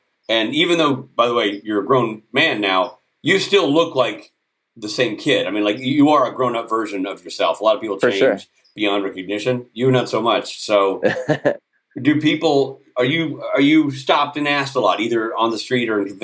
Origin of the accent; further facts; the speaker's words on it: Nashville, Tennessee, United States; Me, I'm from Nashville.